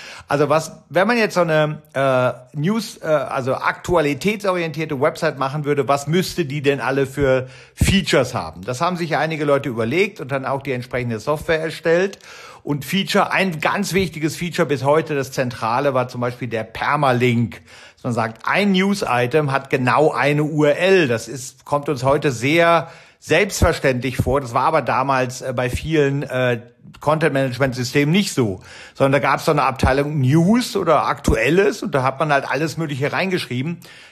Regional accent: Detmold, North Rhine-Westphalia, Germany; also born or lived in Bielefeld; now in Zürich, Switzerland; ich bin in der Tat in Bielefeld geboren, aber in Detmold aufgewachsen. Das ist 25 Kilometer weg von Bielefeld.

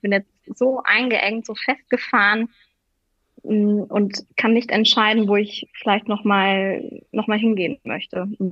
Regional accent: Winterberg, North Rhine-Westphalia, Germany; War da ja wieder in meiner Heimat Winterberg, wusste aber eigentlich, muss ich nochmal was anderes sehen.

